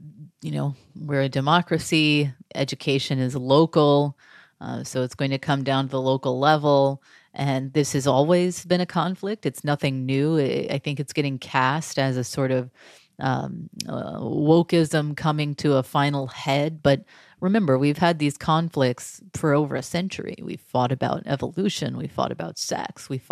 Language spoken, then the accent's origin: English; Texas, United States; So I grew up in North Texas. My parents are Republicans. They're very much like other people in Tarrant County where we grew up.